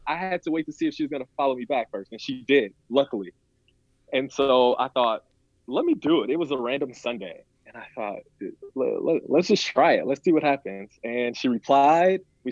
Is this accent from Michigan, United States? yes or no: yes; Flint, Michigan, United States; So I'm 29 years old. I'm from Michigan. I was born in Flint